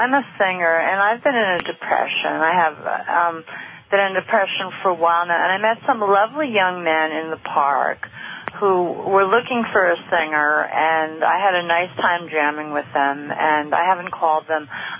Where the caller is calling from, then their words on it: Brooklyn, New York, United States; No, not Brookline, Brooklyn, New York.